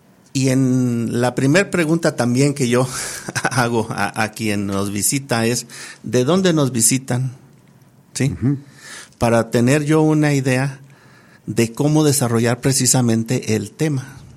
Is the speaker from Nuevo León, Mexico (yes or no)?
yes; Monterrey, Nuevo León, Mexico; also born or lived in Mazatlán / Canatlán; Tenía 6 años, no vivía en Durango. Ya para ese tiempo yo ya radicaba en Monterrey, en Monterrey, Nuevo León. Una parte de mi niñez transcurre en Monterrey, otra parte de mi niñez transcurre en Mazatlán. Nacido en Canatlán.